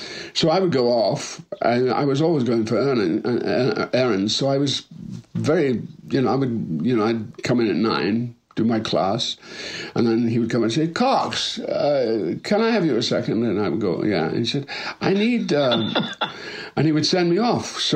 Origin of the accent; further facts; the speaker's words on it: Dundee, Scotland, United Kingdom; born there; Well, I was born in Dundee, Scotland in 1946.